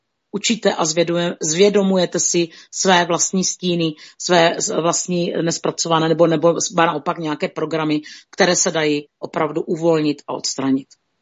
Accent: Moravia, Czechia; my jsme Moraváci, že jo

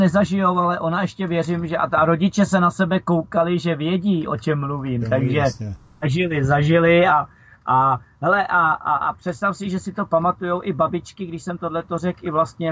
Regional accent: Prague, Czechia; born there; narodil jsem se na Žižkově

